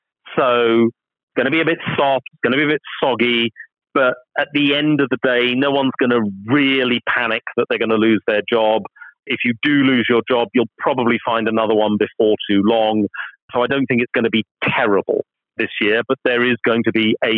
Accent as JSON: {"language": "English", "country": "United Kingdom", "said": "not just because I'm British"}